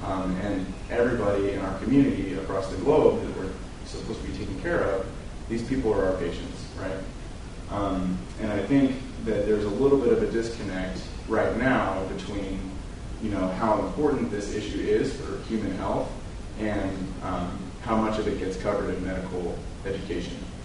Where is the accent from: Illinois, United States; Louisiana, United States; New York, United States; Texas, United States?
Texas, United States; Houston; the district that I grew up in here in Houston